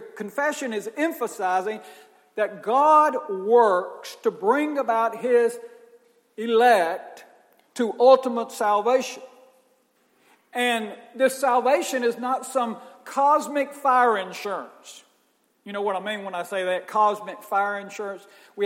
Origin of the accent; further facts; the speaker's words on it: Laurel, United States; the youth group that I was raised with in Laurel.